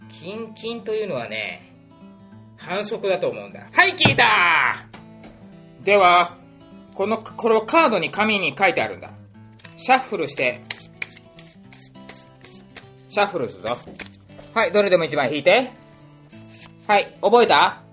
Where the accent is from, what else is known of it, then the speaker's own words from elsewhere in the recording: Matsuyama, Ehime, Japan; 松山生まれの松山育ちの … にはちょっと合わん。